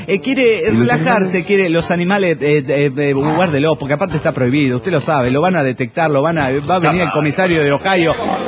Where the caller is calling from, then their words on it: Mexico City, Mexico; del DF mexicano.